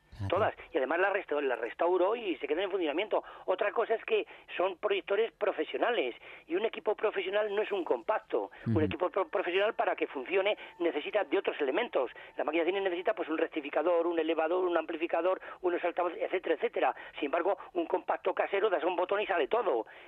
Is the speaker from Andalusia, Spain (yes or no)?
no; Villarejo de Salvanés, Community of Madrid, Spain; ya que somos de Villarejo de Sabanés